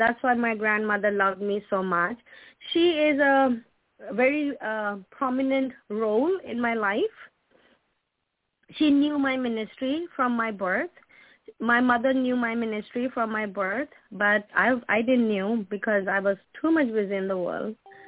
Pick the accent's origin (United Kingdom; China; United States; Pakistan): Pakistan; English is a second language; moved away; My forefathers are Christian, and they're believers, and I'm born and brought up in Pakistan. I left Pakistan in 2000.